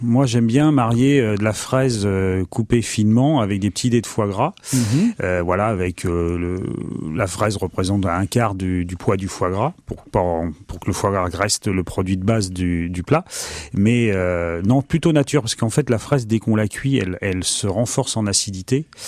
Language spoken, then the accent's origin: French; Saint-Julien-de-Concelles, Pays de la Loire, France; moi je suis de Saint-Julien-de-Concès. Donc c'est le pays de la fraise et du muguet et j'ai été bercé tout le temps avec la fraise commune